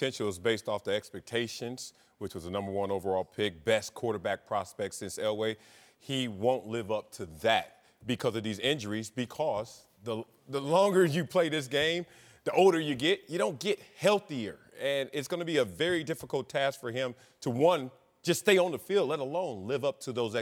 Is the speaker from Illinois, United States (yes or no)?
no; Compton, California, United States; I'm from Compton, and Compton cares when you care back.